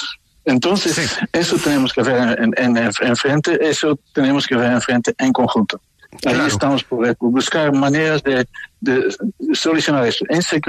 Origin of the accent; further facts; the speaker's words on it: Rotterdam, South Holland, Netherlands; Spanish is a second language; yo soy yo mismo de Rotterdam, de Holanda, es una ciudad que sufre o tiene realmente también mucho que ver con las importaciones de las drogas ilícitas.